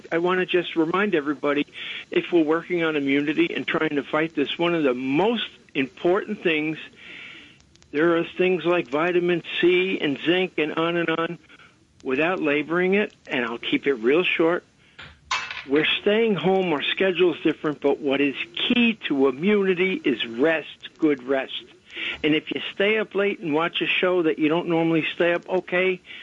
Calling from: Brentwood, New York, United States; Yes, I'm from Brentwood, Long Island.

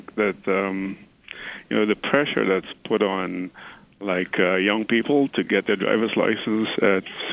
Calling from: Astoria, New York, United States; calling from Astoria.

